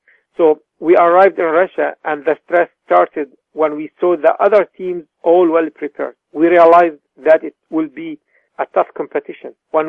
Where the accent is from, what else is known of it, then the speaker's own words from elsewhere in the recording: Canada; though I am Canadian